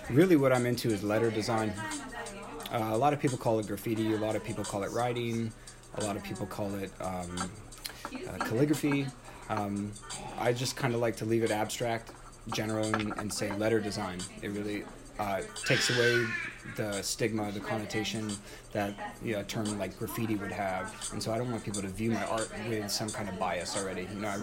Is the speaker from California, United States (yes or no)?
no; Corvallis, Oregon, United States; born there; also born or lived in Tacoma; I was born in July 1987 in Corvallis, Oregon. So I'm originally a West Coast baby. A lot of my family are from Hawaii and Oregon, so it's nice to be back in my home area.